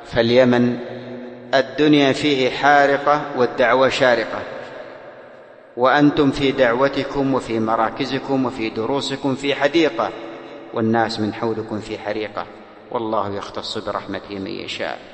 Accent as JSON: {"language": "Arabic", "country": "Yemen", "said": "عندنا في اليمن دور حديث"}